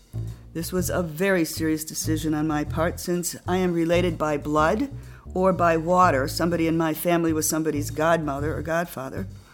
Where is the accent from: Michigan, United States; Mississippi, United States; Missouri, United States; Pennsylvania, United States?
Michigan, United States; Detroit; born there; I was born in Providence Hospital in Detroit